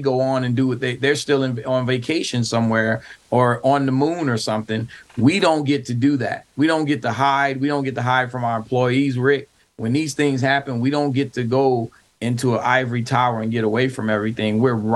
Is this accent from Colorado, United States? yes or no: no; Brooklyn, New York, United States; I know, you know, I grew up in Brooklyn, and I remember the little corner stores and the dry cleaners and all of that.